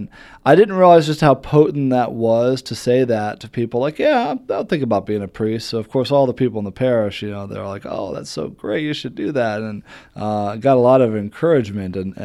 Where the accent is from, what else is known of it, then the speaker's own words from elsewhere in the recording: Fairmount, Indiana, United States; From Fairmount, Indiana. So that's off of exit 255 on I-69, halfway between Fort Wayne and Indianapolis.